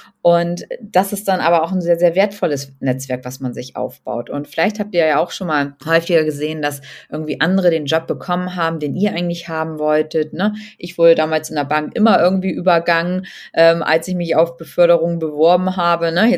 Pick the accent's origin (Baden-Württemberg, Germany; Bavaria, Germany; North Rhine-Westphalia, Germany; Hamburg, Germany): Hamburg, Germany; Auch warum bin ich jetzt hier auf dem Oktoberfest gewesen als Hamburger, ne?